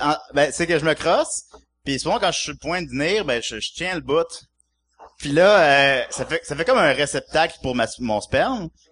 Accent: Charny, Quebec, Canada; also born or lived in Havre-Saint-Pierre; je viens de Charny, ça arrive ça de Québec, j'habitais là de 3 à 20 ans, je suis né à Havre-Saint-Pierre, ça court nord, mais je m'en souviens pas.

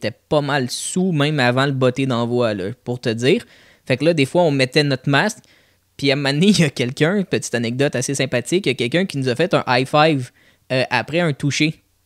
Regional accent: Canada; Tu sais, avec mon père, nous, on est comme, on vient du Canada.

